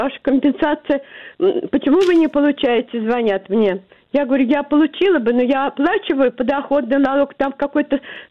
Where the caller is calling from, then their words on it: Moscow, Russia; Я из Москвы вас беспокою.